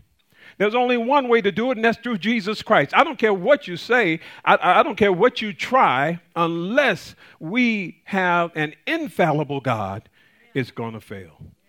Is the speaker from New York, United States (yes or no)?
no; Chicago, Illinois, United States; I was raised up in the Nation of Islam in Chicago, Illinois, on the South Side.